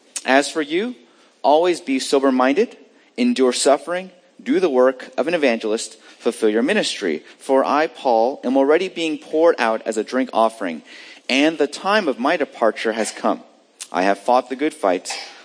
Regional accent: California, United States; or we call it the carpool lane where I grew up in California.

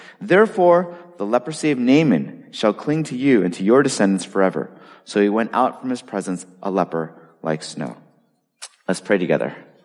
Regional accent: Los Angeles, California, United States; So, many of you know that my wife and I grew up in Los Angeles, and for many years, the Lord allowed us to be able to travel back, you know, to LA to visit family and friends

